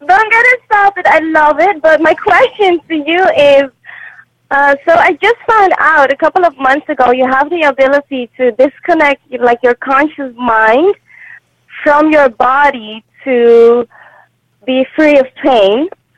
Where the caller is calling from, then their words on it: Netherlands; I'm calling from the Netherlands.